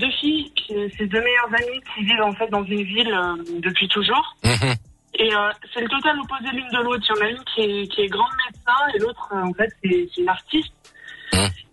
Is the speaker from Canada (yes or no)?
no; United States; en tant qu'Américain